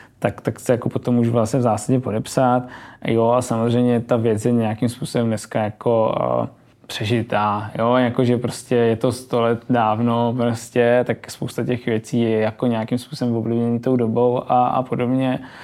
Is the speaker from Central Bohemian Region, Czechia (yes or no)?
no; Zlín, Zlín Region, Czechia; tak já jsem navíc ze Zlína, takže tam měl tomu nějakou vazbu